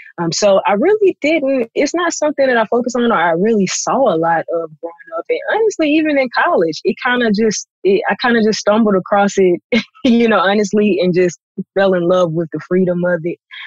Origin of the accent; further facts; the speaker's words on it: Birmingham, Alabama, United States; So I'm from Birmingham, Alabama